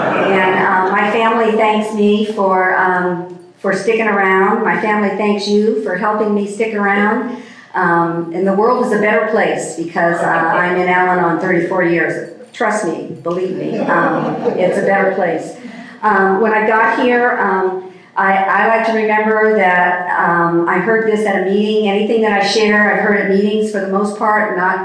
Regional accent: California, United States; I have to tell you that I come from Orange County. I live in Cyprus.

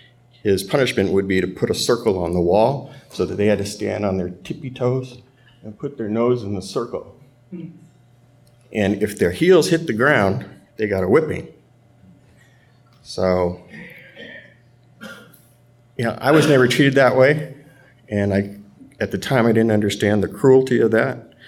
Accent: Van Nuys, California, United States; So I grew up here in the Valley. I was born in Van Nuys, lived in Panorama City

